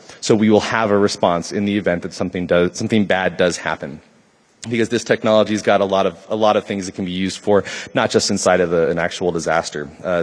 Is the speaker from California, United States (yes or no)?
yes; Oakland, California, United States; a night of rioting that took place in my hometown in Oakland.